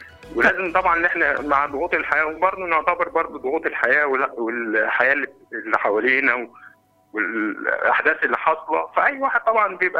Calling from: Cairo, Cairo Governorate, Egypt; من القاهرة

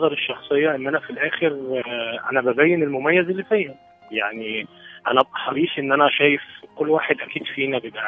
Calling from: Beni Suef, Beni Suef Governorate, Egypt; انا بكلمك من بني سويف

